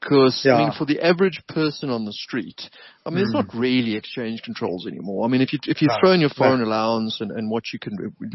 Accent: South Africa; But you can invest anywhere. As a South African, pretty much.

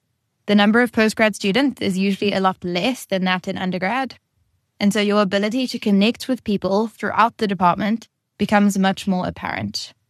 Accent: Durban, KwaZulu-Natal, South Africa; I was born and raised in Durban, KZN, being the middle child between my two brothers.

